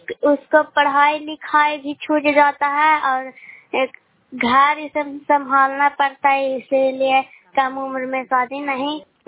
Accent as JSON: {"language": "Hindi", "region": "Bihar", "country": "India", "said": "नालंदा जिला के।"}